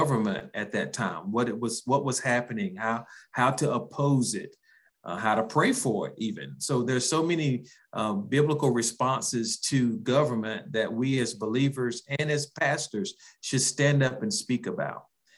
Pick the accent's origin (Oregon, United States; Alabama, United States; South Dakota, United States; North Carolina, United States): North Carolina, United States; Winston-Salem; born there; also born or lived in Mount Airy / Gaston County; I was born in Winston at Baptist Hospital, lived in Mount Airy for 5 years before moving to the Gaston County area. And I pastor a church in Dallas, North Carolina